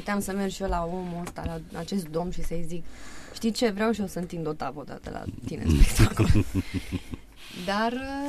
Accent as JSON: {"language": "Romanian", "town": "Buzău", "region": "Buzău County", "country": "Romania", "said": "Vorbesc în românește, sunt din Buzău eu."}